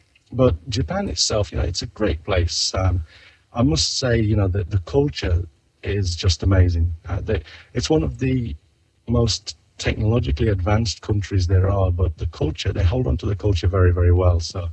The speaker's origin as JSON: {"language": "English", "town": "Nottingham", "region": "East Midlands", "country": "United Kingdom", "tie": "born or raised there", "said": "The trade from my hometown in England is Nottingham lace."}